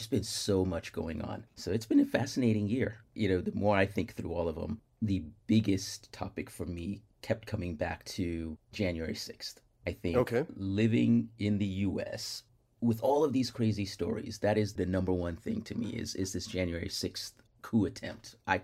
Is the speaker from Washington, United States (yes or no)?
yes; Seattle, Washington, United States; from Seattle, Washington.